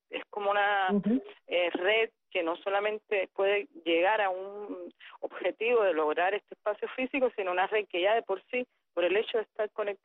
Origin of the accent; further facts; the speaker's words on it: Cuba; somos los cubanos en esta ola de salida.